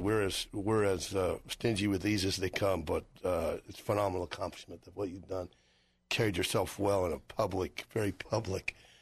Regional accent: Boise, Idaho, United States; You know, I'm from Boise. I grew up along with you here.

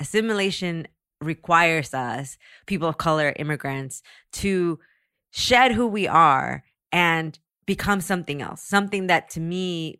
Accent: San Antonio, Texas, United States; so much of that came from just growing up in a community where I grew up in San Antonio. So when I was like at home in San Antonio, I never felt like I didn't belong

